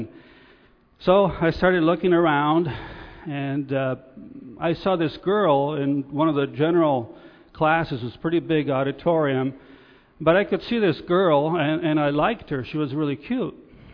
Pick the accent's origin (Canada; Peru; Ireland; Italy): Italy; English is a second language; now in United States; As I mentioned, I come from Italy, and you might even detect a little bit of an accent or a word that will come out a little bit different once in a while.